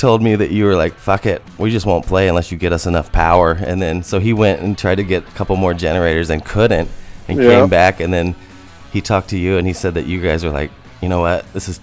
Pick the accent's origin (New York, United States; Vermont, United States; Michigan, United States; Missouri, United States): Missouri, United States; St. Louis; But, you know, I'm from St. Louis.